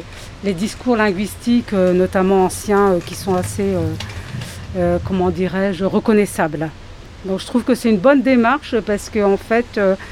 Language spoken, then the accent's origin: French; Vieux-Condé, Hauts-de-France, France; je travaille à la région Hauts-de-France. Je suis originaire de Vieux-Condé, dans le Valenciennois, à proximité de la Belgique.